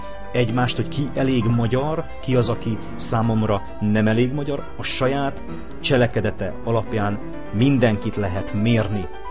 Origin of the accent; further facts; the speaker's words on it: Hungary; Én büszke vagyok arra, hogy magyarnak születtem, magyarként élek